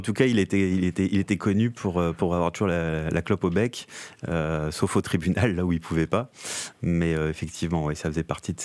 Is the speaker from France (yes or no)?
yes; Vieux-Moulin, Hauts-de-France, France; Vieux-Moulin, un petit village là où j'ai grandi